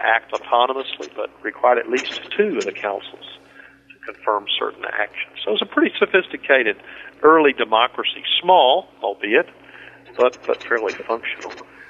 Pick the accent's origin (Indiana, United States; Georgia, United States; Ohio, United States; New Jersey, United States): Georgia, United States; Remember, I'm from Georgia, so those are.